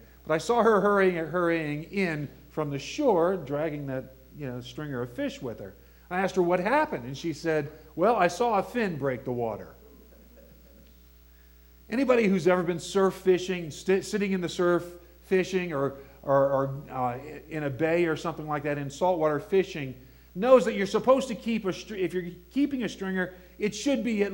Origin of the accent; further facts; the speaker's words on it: Panama City, Florida, United States; In Florida, I grew up in Florida on a bay in Panama City.